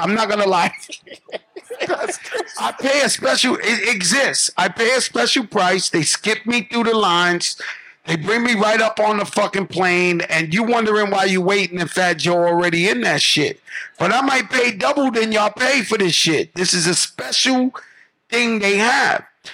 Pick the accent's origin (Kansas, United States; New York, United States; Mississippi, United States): New York, United States; Bronx; Yeah, I'm from the Bronx where the shit invented. I wasn't that old. I was a kid.